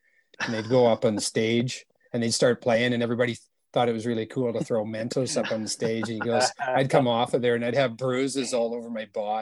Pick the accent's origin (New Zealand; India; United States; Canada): Canada; But being the Canadian boy, I think I would want to just listen to something about Canada